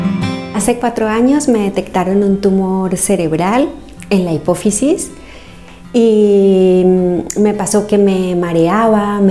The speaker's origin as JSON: {"language": "Spanish", "country": "Colombia", "moved": "as an adult", "lives_now": "Valencia, Spain", "said": "Soy colombiana y estoy aquí en España hace más o menos 18 años."}